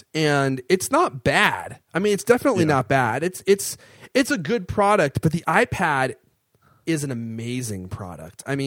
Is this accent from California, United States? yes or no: no; Redmond, Washington, United States; I grew up in Redmond, Washington, where Microsoft is based.